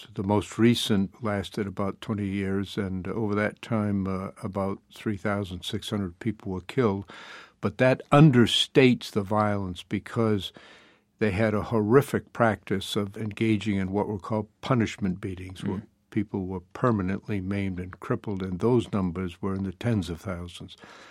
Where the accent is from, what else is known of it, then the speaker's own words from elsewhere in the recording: United States; I'm an American, very proud of it